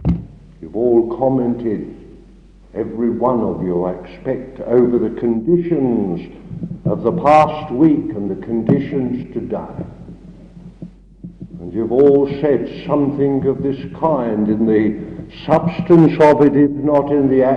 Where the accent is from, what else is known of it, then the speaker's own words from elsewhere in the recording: London, United Kingdom; I'm not a countryman, I'm a Londoner